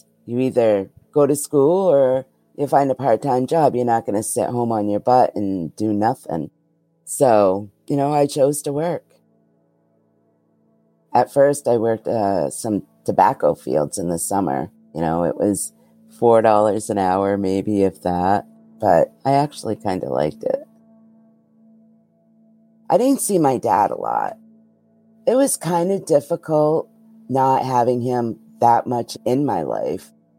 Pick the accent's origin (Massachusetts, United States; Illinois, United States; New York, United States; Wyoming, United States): Massachusetts, United States; I grew up in Massachusetts mostly. I did move around a lot.